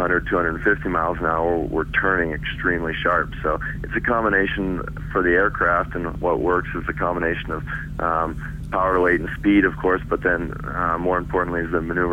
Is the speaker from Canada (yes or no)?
yes; Canada; And I'm Canadian. I was the first and only Canadian also to run in the championship.